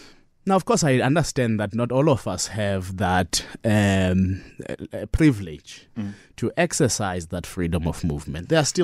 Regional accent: Lusikisiki, Eastern Cape, South Africa; born there; I was also born there, by the way.

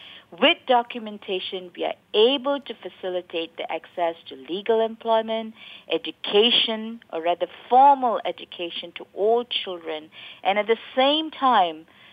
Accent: Malaysia; in terms of the Malaysian citizens' perspective, us as Malaysian.

